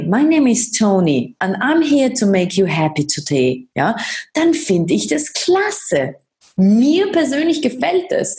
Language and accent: German; Austria; Da können wir auch ein bisschen was lernen davon, weil manchmal verkümmert diese bei uns in Österreich. Ja? Weil wir uns denken, ich kann ja gar nicht so einen auf groß.